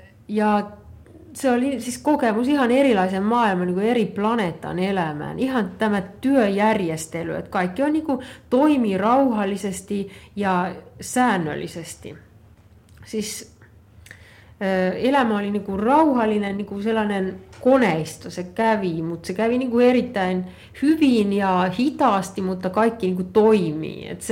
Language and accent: Finnish; Estonia; moved away as an adult; now in Finland; Virossa se ainakin silloin, vuonna 1989 tai 1990, kun mä muutin Suomeen töihin